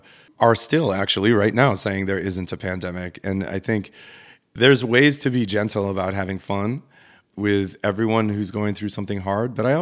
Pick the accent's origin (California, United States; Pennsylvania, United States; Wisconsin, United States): Wisconsin, United States; Green Bay; I was born and raised in Green Bay, and I went to Madison for college.